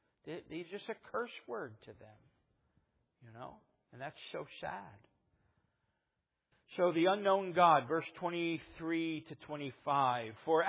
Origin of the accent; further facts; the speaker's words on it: New Jersey, United States; Everybody tells me I say the word human wrong. I don't say human. I say human. I'm from New Jersey and we say human. So, no H. You forget R's, we forget H's.